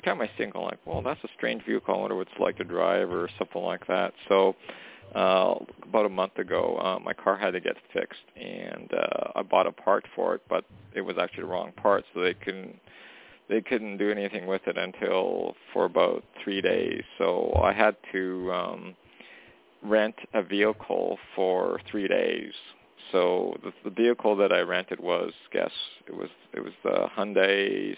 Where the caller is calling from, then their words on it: Western Canada, Canada; I'm calling from Canada.